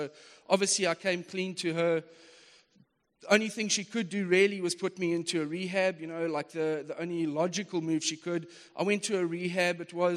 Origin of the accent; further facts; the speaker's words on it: Umhlanga, KwaZulu-Natal, South Africa; I grew up in Umhlanga in Durban. Normal working class family.